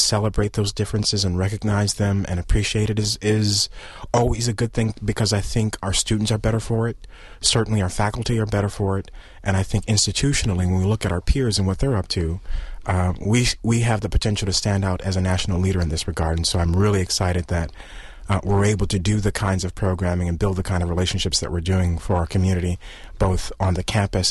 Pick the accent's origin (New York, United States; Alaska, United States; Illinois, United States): Illinois, United States; Chicago; now in Madison, United States; so I'm from Chicago, so I'll just personally say I miss my Chicago radio stations.